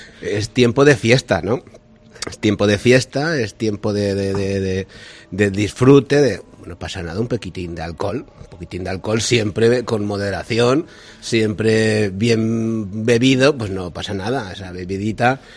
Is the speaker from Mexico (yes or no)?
no; Toledo, Castilla-La Mancha, Spain; la diócesis de Toledo, de donde soy oriundo y de donde venía